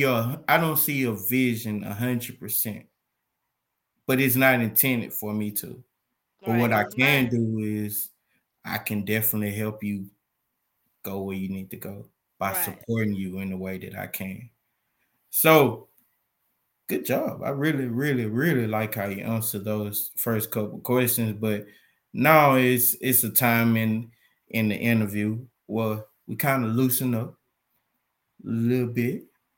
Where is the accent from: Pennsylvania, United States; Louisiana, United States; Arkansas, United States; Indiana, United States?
Louisiana, United States; Mansfield; No, I'm from Mansfield, Louisiana.